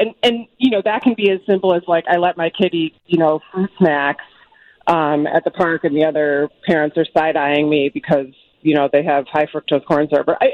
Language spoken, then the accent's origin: English; Chicago, Illinois, United States; maybe it's partly because I'm a Chicagoan and a working mom